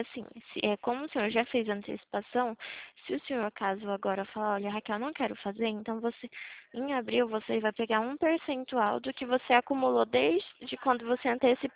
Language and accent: Portuguese; Atibaia, São Paulo, Brazil; Eu sou de Atibaia, São Paulo.